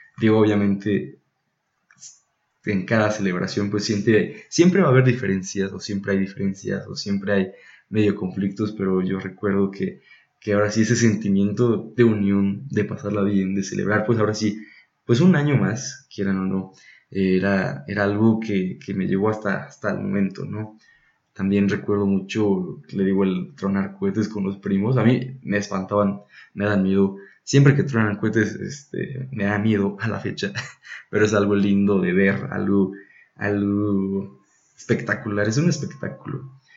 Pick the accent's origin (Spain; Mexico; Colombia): Mexico; de nuestra cultura, de nuestra identidad como mexicanos